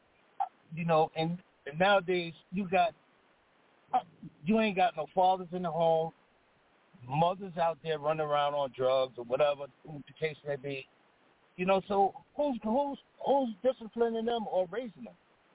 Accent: New York, United States; now in Baltimore, United States; so I'm actually from New York. My move, I moved down here, I moved here to Baltimore in 1998.

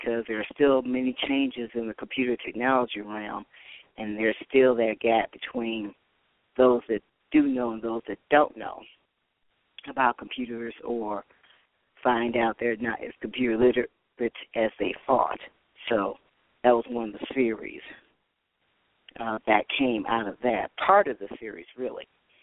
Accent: Toledo, Ohio, United States; finally made it to having a live remote done for my hometown of Toledo, Ohio.

